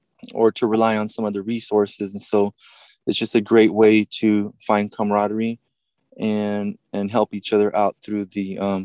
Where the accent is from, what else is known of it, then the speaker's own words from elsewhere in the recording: Modesto, California, United States; also born or lived in Chico; I grew up born in Chico, but I grew up in South Modesto with little supervision